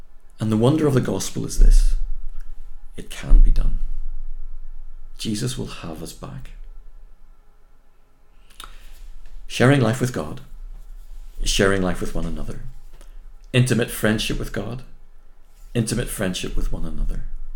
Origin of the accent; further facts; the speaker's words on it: United Kingdom; Now, being British and Irish, the thought of confronting someone is a fate worse than death. For British people like me